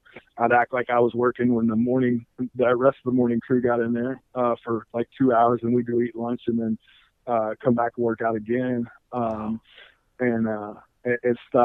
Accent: Memphis, Tennessee, United States; So I grew up in Memphis, Tennessee, and I was going to go try to be a walk-on at University of Memphis.

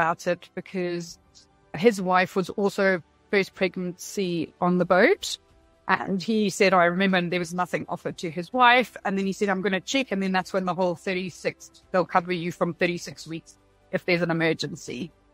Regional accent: Zimbabwe; I'm from Zimbabwe.

